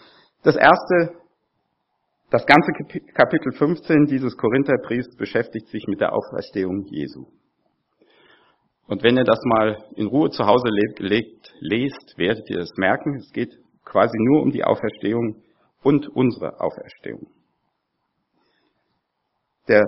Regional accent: Crete, Greece; Ich komme aus Kreta, ist noch gar nicht so lang her, das ist Griechenland

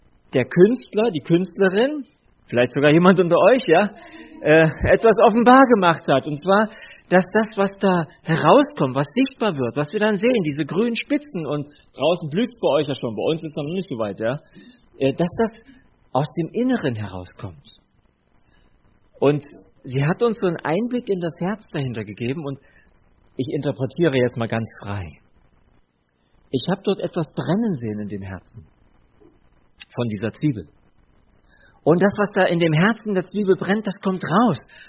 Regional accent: Burkau, Saxony, Germany; Also ich komme aus Burkau, das ist auch so in der Nähe von Bülau und noch ein Stückchen weiter Richtung Bautzen, also zwischen Dresden und Bautzen, aber nicht weit weg.

